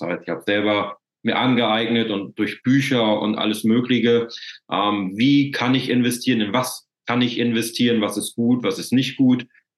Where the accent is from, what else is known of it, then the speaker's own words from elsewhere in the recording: Germany; Ich komme aus der Nähe von Hamburg gebürtig, bin jetzt aber in die Pfalz runtergezogen.